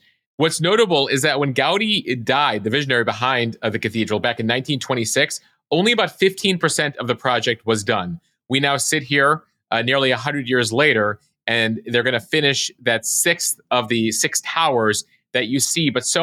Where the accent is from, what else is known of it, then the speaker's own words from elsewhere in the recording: Chicago, Illinois, United States; if you're ever in Chicago, I'll do a pitch for my hometown where we take architecture very seriously